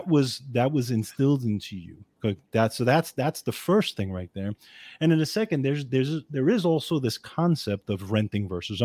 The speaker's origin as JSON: {"language": "English", "town": "Bronx", "region": "New York", "country": "United States", "tie": "born or raised there", "said": "And I said, oh, I grew up in the Bronx."}